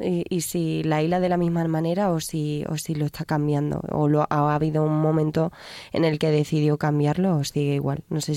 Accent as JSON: {"language": "Spanish", "town": "Jerez de la Frontera", "region": "Andalusia", "country": "Spain", "said": "de Jerez. De Jerez de la Frontera."}